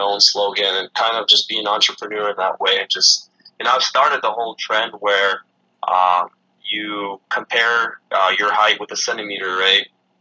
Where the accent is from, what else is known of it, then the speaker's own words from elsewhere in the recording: Romania; I come from Romania, and people always say I give the vampire vibe.